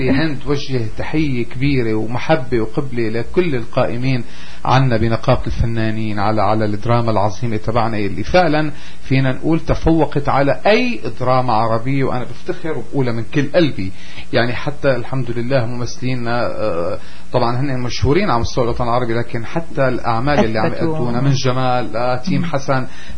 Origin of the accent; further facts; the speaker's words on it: Damascus, Damascus Governorate, Syria; أنا فرضا كدمشقي أنا بعتز إني سوري ودمشقي كمان طبعا, بعتز بكل محافظة من محافظاتنا العظيمة السورية, لكن بجوز لأني أنا ابن الشام